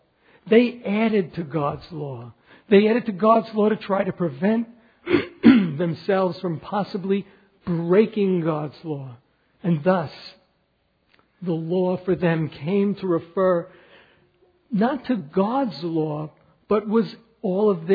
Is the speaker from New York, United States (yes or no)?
yes; New York, United States; When I was growing up in the Bronx, you were not to do work on the Sabbath.